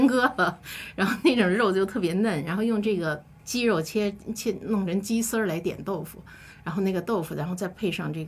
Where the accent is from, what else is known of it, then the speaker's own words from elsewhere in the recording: Guizhou, China; 比如说现在贵州我老家那个地方，其实我回想起来绝对是个美食之乡。后来我才知道我们那个地方是被称为全国的豆制品之乡